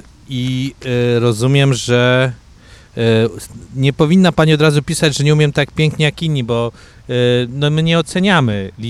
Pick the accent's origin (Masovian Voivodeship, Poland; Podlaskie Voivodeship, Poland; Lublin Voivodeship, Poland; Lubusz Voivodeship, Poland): Masovian Voivodeship, Poland; Warsaw; Przypominam, że jako warszawiacy powinniśmy oddać hołd Toruniowi